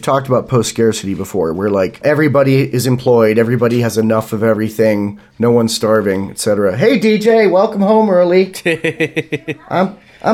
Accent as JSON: {"language": "English", "region": "Scotland", "country": "United Kingdom", "said": "I'm from Scotland, and if someone calls me English, I don't care."}